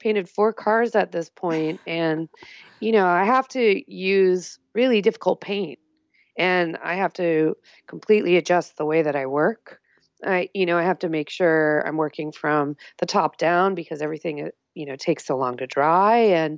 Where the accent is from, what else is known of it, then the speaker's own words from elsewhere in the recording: Colorado, United States; And, you know, I grew up in Colorado. We didn't have a lot of that, but I noticed it in the Bay Area right away.